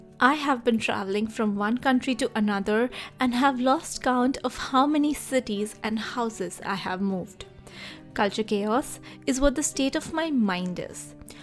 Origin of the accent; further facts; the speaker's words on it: Mumbai, Maharashtra, India; first language Gujarati; English is a second language; languages in my daily conversations back home in Mumbai. How 4 languages? So basically, Gujarati was my mother tongue, and everyone in my huge joint family of almost 40 people only spoke that language.